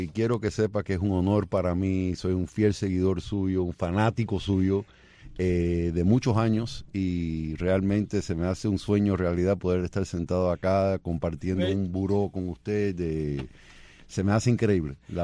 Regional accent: Cuba; mi abuelo materno de ascendencia libanesa, yo soy cubano libanés.

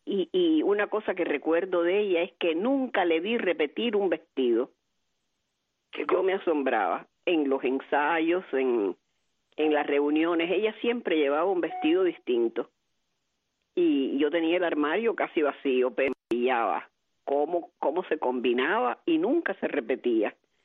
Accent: Venezuela; fíjate, vengo de Venezuela

